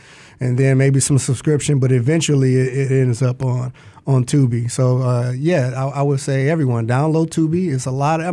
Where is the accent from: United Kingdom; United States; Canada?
United States; Detroit, Michigan; First of all, I am from Detroit. born and raised Grand River in Schoolcraft, a product of Detroit public schools. Graduated from Wayne State University.